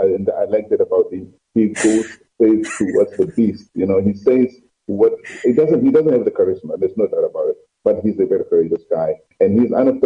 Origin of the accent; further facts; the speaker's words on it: Johannesburg, Gauteng, South Africa; I grew up in Johannesburg. I haven't lived there for a year.